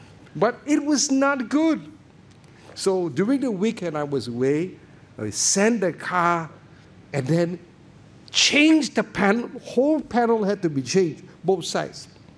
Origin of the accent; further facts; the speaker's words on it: Singapore; I am Singaporean. I don't use the word la a lot. But that does not mean not, that does not make me a less Singaporean.